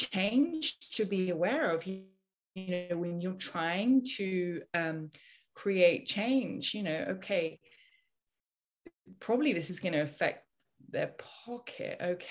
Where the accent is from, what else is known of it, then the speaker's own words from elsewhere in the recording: Scotland, United Kingdom; in the UK where I'm from, originally I'm from Scotland.